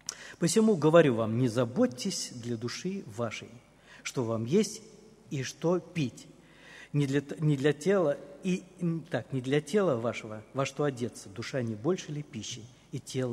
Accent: Orenburg Oblast, Russia; в моем глубоком детстве, мне кажется, лет 5 тогда было, в те времена мое детство проходило в Оренбургской области, в деревне.

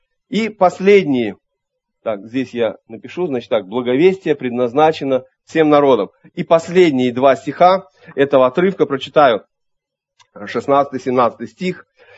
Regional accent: Tashkent, Uzbekistan; я родом из Узбекистана. И вот в дни моей юности в Ташкенте, например, в столице

